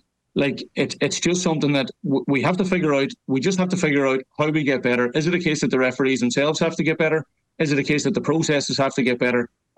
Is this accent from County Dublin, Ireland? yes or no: no; Ballybofey, County Donegal, Ireland; I mean, obviously I'm from Ballybuffet